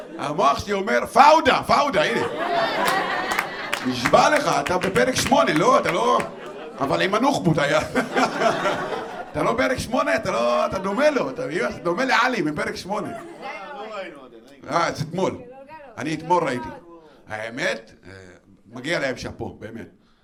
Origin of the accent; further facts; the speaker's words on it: Northern District, Israel; אני מגיע מהצפון.